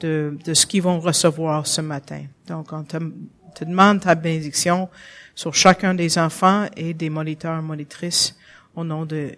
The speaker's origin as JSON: {"language": "French", "town": "St. Louis", "region": "Missouri", "country": "United States", "tie": "born there", "second_language": "French", "said": "Je suis née à Saint-Louis, aux États-Unis. Je suis américaine."}